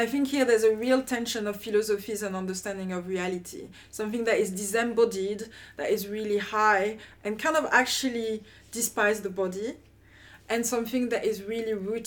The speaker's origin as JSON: {"language": "English", "country": "France", "tie": "born or raised there", "said": "I was raised in France."}